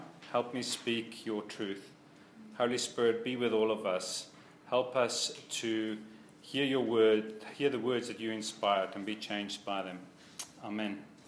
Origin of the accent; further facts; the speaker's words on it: South Africa; also born or lived in London, United Kingdom; I'm originally from South Africa, but I also spent some time in London, which is why my accent's a little bit strange.